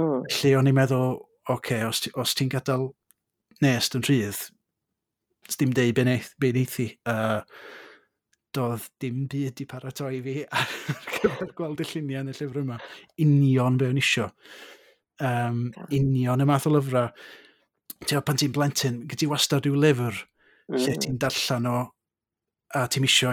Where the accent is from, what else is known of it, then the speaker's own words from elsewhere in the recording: Bangor, Wales, United Kingdom; dwi o Wynedd o Fangor yn reiddiol, swn i'n licio nesa wneud y cymoedd lle dwi'n byw rŵan